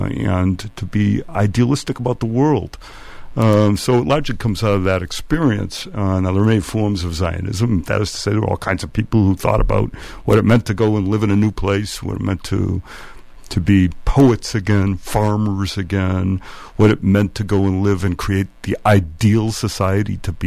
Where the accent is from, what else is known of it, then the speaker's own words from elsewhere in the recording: United States; I grew up in America, a typical Jew in the middle of the 20th century